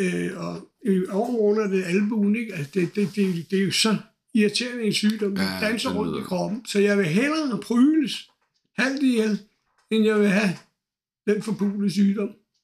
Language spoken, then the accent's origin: Danish; Copenhagen, Capital Region of Denmark, Denmark; born there; now in Lyngby, Denmark; Jeg er født i København